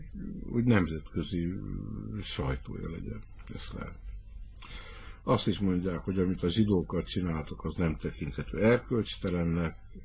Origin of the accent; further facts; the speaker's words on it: Hungary; Tehát én úgy nőttem fel, hogy egy olyan országban élek, ahol persze nem szeretik a zsidókat, az igaz, nem nagyon szeretik a zsidókat, na de antiszemitizmus nincs, hivatalosan nincs.